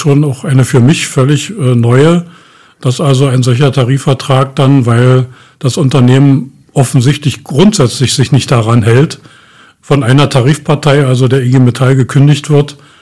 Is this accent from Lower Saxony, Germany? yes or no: no; Hennigsdorf, Brandenburg, Germany; bin jetzt 68 Jahre alt, geboren in Hennigsdorf, hier aufgewachsen, immer hier gewesen.